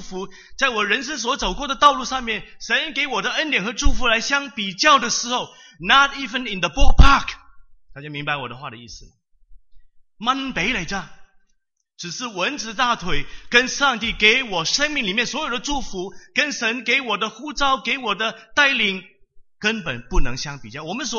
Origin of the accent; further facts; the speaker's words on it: Hong Kong; 我就想起我们香港人呢，广东话有一句话